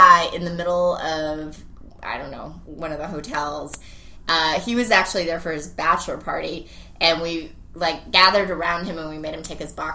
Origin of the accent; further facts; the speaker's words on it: Colorado, United States; Yeah, so the reason we went to Vegas, though, is I'm from Colorado, so a lot of my friends were either in California or Colorado